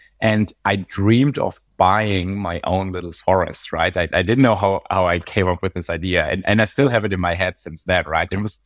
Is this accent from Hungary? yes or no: no; western Germany, Germany; English is a second language; I come from Western Germany and there are no real mountains, and my family wasn't into that.